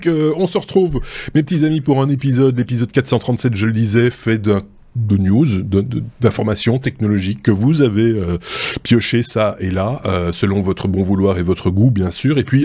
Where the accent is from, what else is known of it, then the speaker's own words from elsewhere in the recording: Switzerland; ça tombe bien, on est un Suisse.